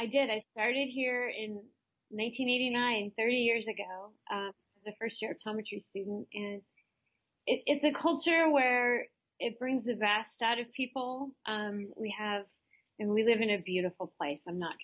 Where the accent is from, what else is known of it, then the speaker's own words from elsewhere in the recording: Alaska, United States; also born or lived in Minnesota; I grew up, actually I was born in Minnesota, and when I was in middle school, we moved to Alaska.